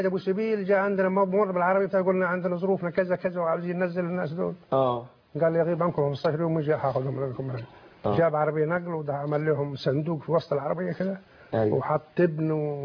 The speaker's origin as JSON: {"language": "Arabic", "region": "Sinai", "country": "Egypt"}